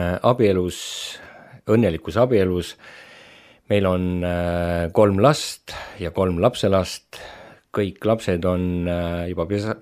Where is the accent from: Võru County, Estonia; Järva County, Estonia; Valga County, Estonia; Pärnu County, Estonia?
Valga County, Estonia; Otepää; Aga sündisin ma nimelt Otepääl, sellises väikses linnas, kus kõik tundsid kõiki. Ja sel ajal oli lihtne. Käisin koolis, sündisin mitte kristliku perekonda, mind kasvatas üksi ema